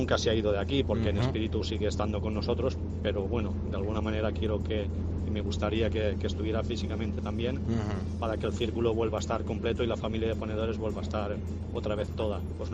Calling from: Valencia, Valencian Community, Spain; de Valencia, como cada noche con el camión, poniendo las calles desde Valencia hacia Castilla-La Mancha

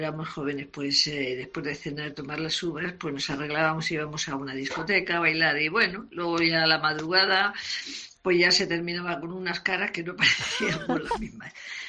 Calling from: Navalcarnero, Community of Madrid, Spain; de Navalcarnero.

